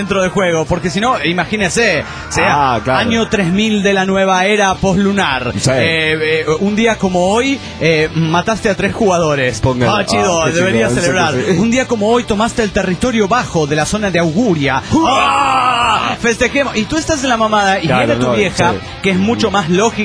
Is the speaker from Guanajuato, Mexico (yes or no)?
yes; León, Guanajuato, Mexico; born or raised there